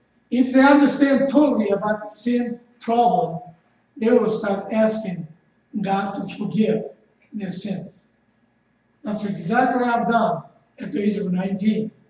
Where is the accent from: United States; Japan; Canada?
Japan; accent: southern Japanese; English is a second language; And I hope you understand my southern Japanese accent in English.